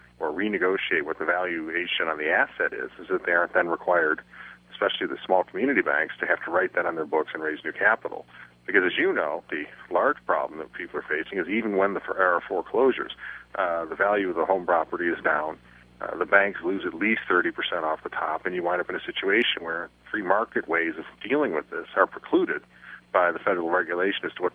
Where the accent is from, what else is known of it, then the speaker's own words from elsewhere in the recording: Detroit, Michigan, United States; So I'm from Detroit. We put our nose to the grindstone. We move on.